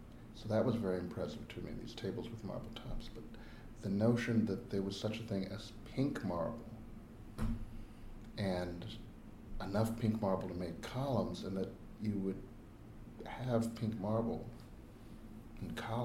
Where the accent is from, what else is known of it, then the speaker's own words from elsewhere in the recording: Akron, Ohio, United States; I was born in Akron, Ohio, which is a great place to be from. And when I was born there in 1956, it was the rubber capital of the world still.